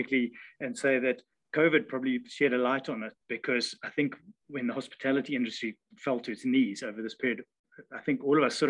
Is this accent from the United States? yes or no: no; Zimbabwe; moved away as an adult; now in South Africa; I've actually not South African by birth. I was born in Zimbabwe, and I grew up on a tobacco farm.